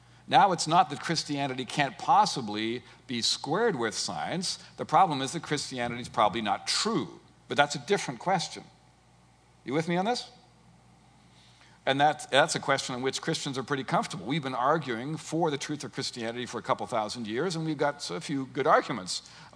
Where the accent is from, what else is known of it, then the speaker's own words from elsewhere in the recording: Canada; And because I'm a Canadian, I have to include some French.